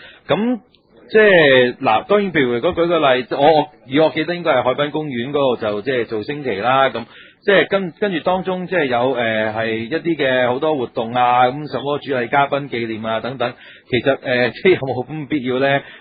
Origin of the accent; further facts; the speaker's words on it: New York, United States; 我来自纽约，我冇睇过，唔识评论